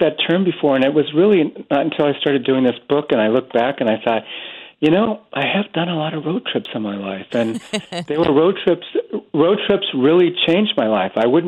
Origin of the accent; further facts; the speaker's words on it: San Diego, California, United States; And I, you know, growing up in San Diego, we went around the western U.S.